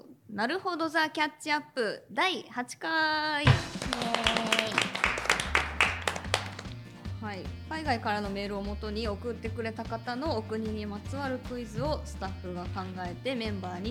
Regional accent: France; Japanese is a second language; 俺はフランス人。

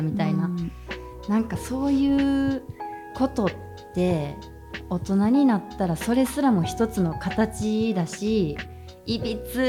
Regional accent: Kansai, Japan; moved away; 彼女は関西、私は地元関西を離れて関東に住んでいるので頻繁には遊べません

